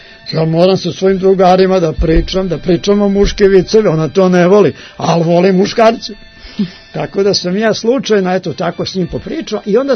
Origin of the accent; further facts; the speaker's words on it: Serbia; ja nisam ni Amerikanac, ni Englez, ja sam Srbin.